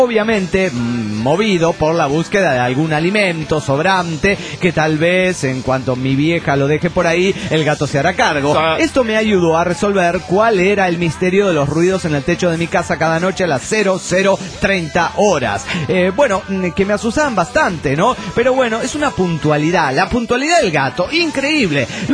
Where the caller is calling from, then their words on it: Bella Unión, Artigas, Uruguay; de Bella Unión, República del Estado de Uruguay.